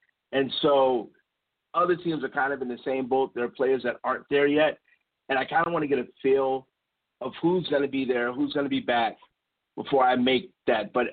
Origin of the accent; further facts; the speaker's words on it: Chicago, Illinois, United States; Now, again, I get the S for that because I am from Chicago, all facts out there.